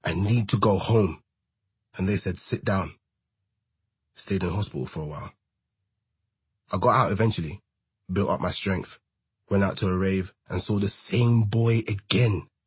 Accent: Bow, London, United Kingdom; I'm from East London. I'm from Bow. But I was never just in Bow. I went all around.

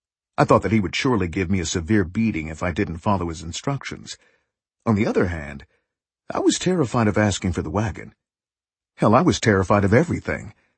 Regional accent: Berkeley, California, United States; Growing up in Berkeley as an excellent student in a town that frowned upon football as being too militaristic, I wasn't expected to join the Berkeley High School football team.

